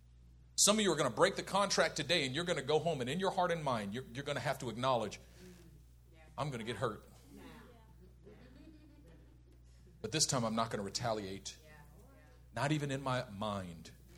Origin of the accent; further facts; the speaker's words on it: Oakland, California, United States; I grew up in Oakland, California.